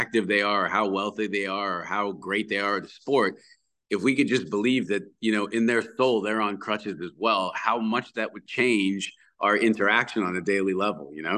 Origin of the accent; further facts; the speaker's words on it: Canada; We learn more about U.S. history than we do about Canadian history growing up in Canada